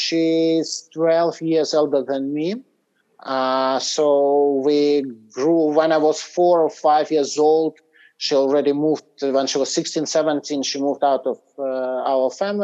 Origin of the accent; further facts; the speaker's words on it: Kamchatka Krai, Russia; also born or lived in Urals; And so I was born in the Urals. And then when I was about 8 or 9 months old, we moved back to Kamchatka.